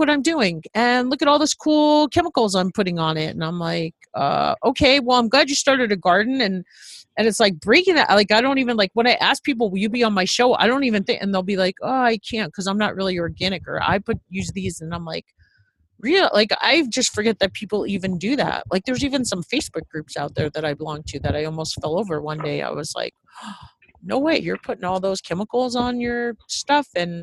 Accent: New York, United States; because I grew up in New York in a very wealthy suburb, and my mom is exactly what you're talking about.

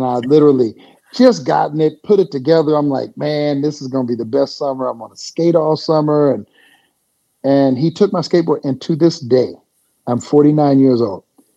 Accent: Pilot Knob, Missouri, United States; Well, let's correct the population first. Pilot Knob was 722 people.

